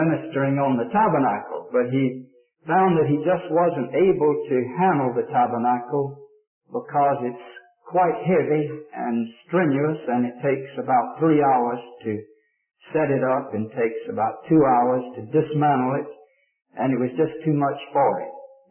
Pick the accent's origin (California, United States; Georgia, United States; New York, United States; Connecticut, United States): Georgia, United States; Augusta; he brought the model to Augusta, Georgia, which is my hometown